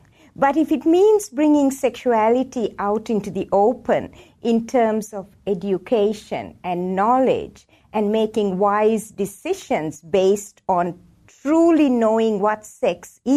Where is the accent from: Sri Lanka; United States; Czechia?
Sri Lanka; moved away as an adult; Okay, well, I grew up in Sri Lanka and studied medicine there and then joined the medical faculty as a lecturer.